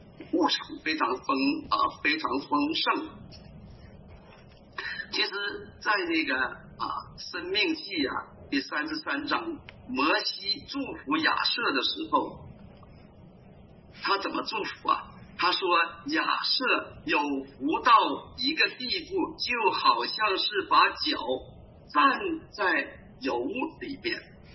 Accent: China; 我们从大陆来的，

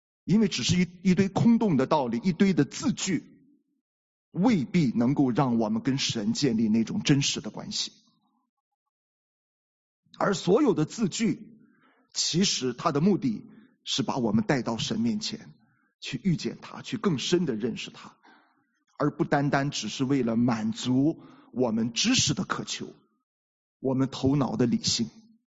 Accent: China; 我们中国人的文化有一个特点，我们中国人的文化都是要和神明保持距离的。

